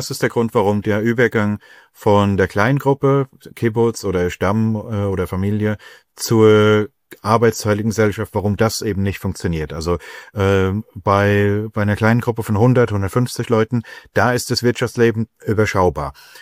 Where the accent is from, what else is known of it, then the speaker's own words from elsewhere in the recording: Rhineland-Palatinate, Germany; now in United Kingdom; es gibt jetzt eine schlechte Weinernte in der Pfalz, sagen wir mal, wo meine alte Heimatregion.